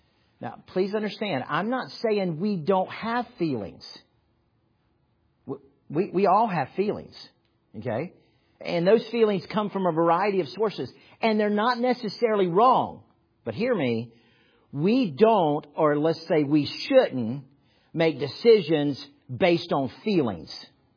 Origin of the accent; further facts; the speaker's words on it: the South, United States; Now, I realize I grew up in the South